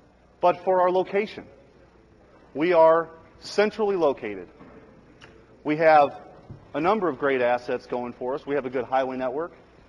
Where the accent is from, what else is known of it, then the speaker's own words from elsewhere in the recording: Bridgeton, Missouri, United States; I grew up in Bridgeton, in the shadow of that airport, and I can tell you that I grew up in a very middle-class family